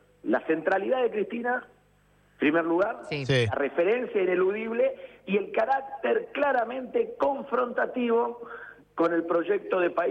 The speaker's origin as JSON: {"language": "Spanish", "region": "Santa Fe", "country": "Argentina", "said": "Te hablo, yo soy de Santa Fe."}